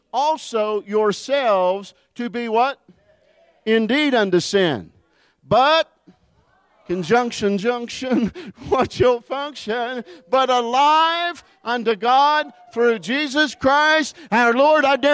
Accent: Fairmont, West Virginia, United States; I know because I was raised in Fairmont, West Virginia.

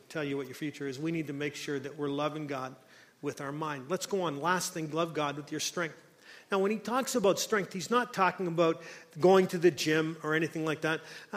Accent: Scotland, United Kingdom; I come from Scotland

